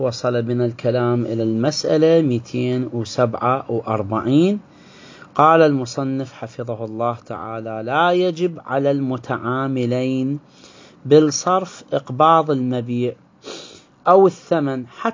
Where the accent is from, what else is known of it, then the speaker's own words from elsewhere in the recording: Iraq; تتذكرون الدرهم والميت فلس اللي عندنا في العراق